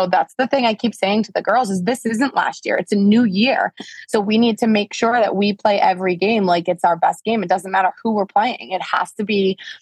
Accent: Methuen, Massachusetts, United States; And I'm from Methuen, so it's my local paper.

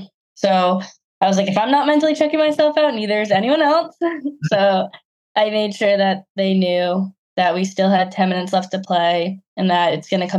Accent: Lynnfield, Massachusetts, United States; Yeah. I'm from Linfield.

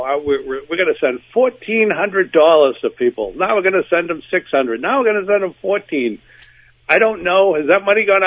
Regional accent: United States; I'm an American. I should certainly have 4 or 5.

